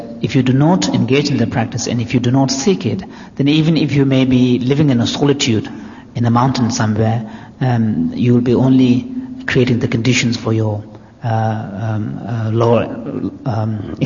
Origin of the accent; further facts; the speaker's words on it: Tibet, China; In my own case, when I grew up in Tibet